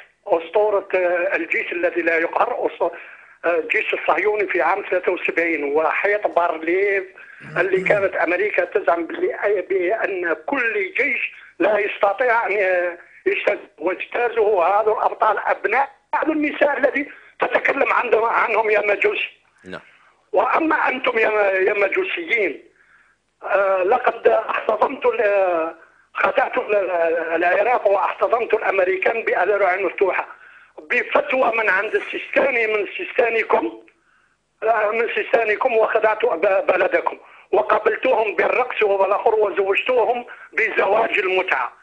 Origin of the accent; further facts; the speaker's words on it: Algeria; وانا كجزائري وكغيور على كل مسلم سني وكل عربي